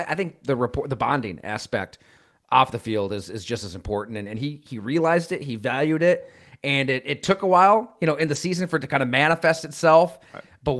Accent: Buffalo, New York, United States; I grew up in Buffalo, so, you know, the cold isn't anything new. Went to college at Syracuse.

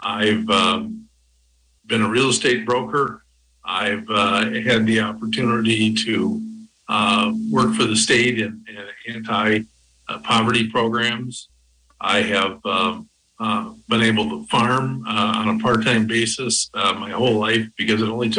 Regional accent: Madison, Wisconsin, United States; Sure. I grew up in Madison and spent summers on my maternal and paternal grandparents' farms.

